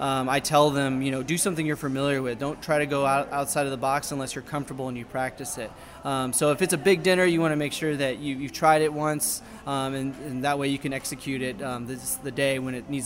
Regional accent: Texas, United States; also born or lived in North Carolina; now in St. Louis, United States; So I was born in North Carolina, raised in Texas. I've been all over the country, worked in really great food cities.

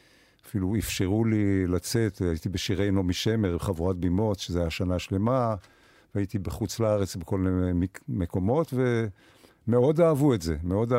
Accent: Kfar Masaryk, Northern District, Israel; born there; אני נולדתי בקיבוץ כפר מסריק

